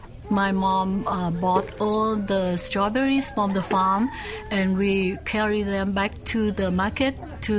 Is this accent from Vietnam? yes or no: yes; Da Lat, Lâm Đồng, Vietnam; English is a second language; I was born in Da Lat, Vietnam. Da Lat usually in my head because it's a very beautiful city. Lakes, hills, all the pine tree, all the flowers year round.